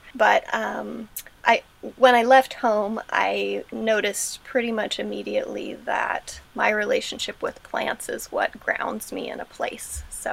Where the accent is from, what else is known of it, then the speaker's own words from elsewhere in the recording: Santa Cruz, California, United States; Agroecology and Sustainable Food Systems here in Santa Cruz. So this is where I'm from. We moved back to my hometown.